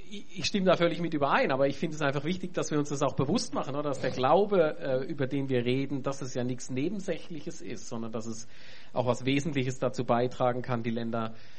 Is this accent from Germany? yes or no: yes; Germany; born there; Aber ich bin ja Deutscher, der gebürtiger Deutscher.